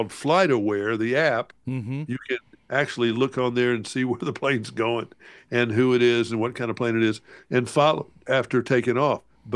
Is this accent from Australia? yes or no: no; the South, United States; So, and I'm from the South and we live off sweet tea.